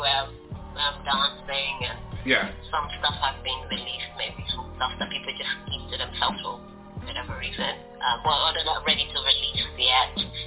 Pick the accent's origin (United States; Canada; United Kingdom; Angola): Angola; There's another name in there, but you know, as being British, I'm from Angola, and we usually have four names